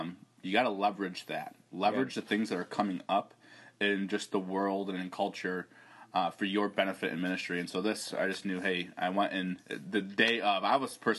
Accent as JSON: {"language": "English", "town": "Rochester", "region": "New York", "country": "United States", "tie": "born or raised there", "said": "I'm going up to my hometown of Rochester, New York, and just hang out. Spend time with my family."}